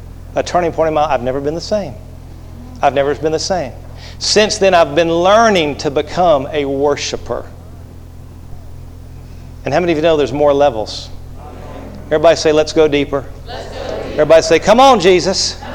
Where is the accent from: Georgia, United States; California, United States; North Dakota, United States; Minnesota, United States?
Georgia, United States; Atlanta; See, I grew up in Atlanta, so, I mean, Statesboro is like falling off the edge of the world as far as I was concerned.